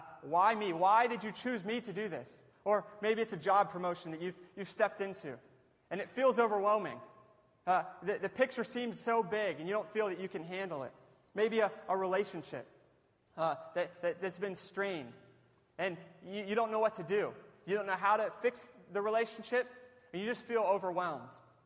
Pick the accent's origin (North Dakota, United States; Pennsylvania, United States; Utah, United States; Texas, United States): Pennsylvania, United States; Latrobe; I grew up in Derry. I did not live in Derry. I lived in Latrobe, so I did not grow up in a farm or near a farm.